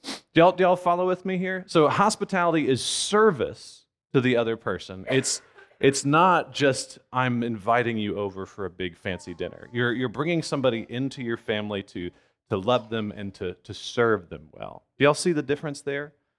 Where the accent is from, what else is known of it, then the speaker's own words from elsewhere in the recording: Louisiana, United States; We're from South Louisiana, and that means that we think of food.